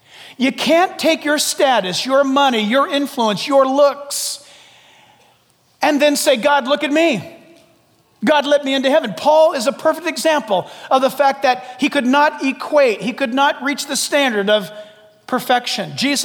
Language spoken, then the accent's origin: English; San Diego, California, United States; I was born and raised in California. That used to be a cool thing. I'm a native Californian. Now it's like, sorry. Oh, even better than that. San Diego's my hometown.